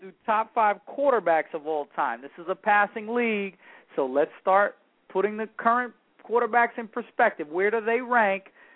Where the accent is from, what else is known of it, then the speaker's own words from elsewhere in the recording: New York, United States; We've got a little bit of an urban edge. We come from New York.